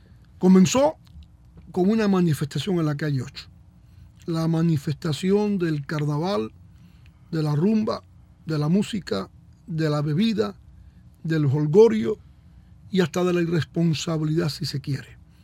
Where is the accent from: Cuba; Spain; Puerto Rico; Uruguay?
Cuba; moved away; como cubanos que no nos resistimos a morirnos sin ver a nuestra patria libre